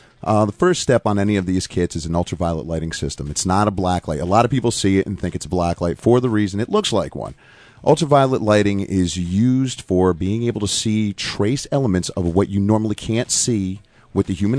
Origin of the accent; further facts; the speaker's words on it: New York, United States; I'm Orange County, New York.